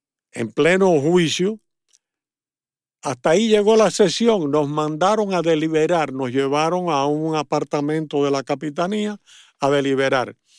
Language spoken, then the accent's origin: Spanish; Manatí, Las Tunas, Cuba; Yo soy de Dumañuecos, Manatí, Las Tunas. Pero el municipio era en aquella época Oriente, que era, pero Las Tunas pertenecía a Oriente.